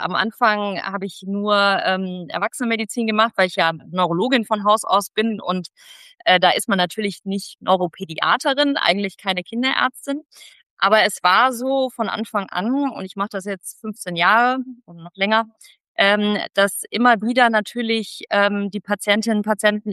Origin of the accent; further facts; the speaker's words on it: Wiesbaden, Hesse, Germany; now in Essen, Germany; ich komme ursprünglich aus Wiesbaden. Ich habe in Mainz studiert, war ein bisschen auch noch im Ausland und bin dann aus privaten Gründen nach Essen gekommen